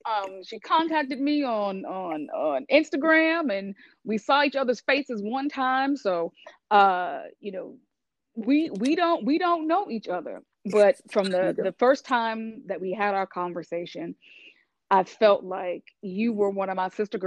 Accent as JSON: {"language": "English", "town": "West Newton", "region": "Massachusetts", "country": "United States", "lives_now": "Atlanta, United States", "said": "But I am originally from West Newton, Massachusetts, and but I live in the great state of Georgia"}